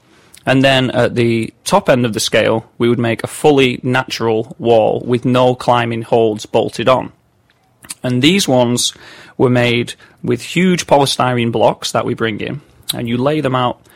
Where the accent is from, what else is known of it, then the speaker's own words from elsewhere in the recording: Manchester, North West England, United Kingdom; I'm from Manchester, England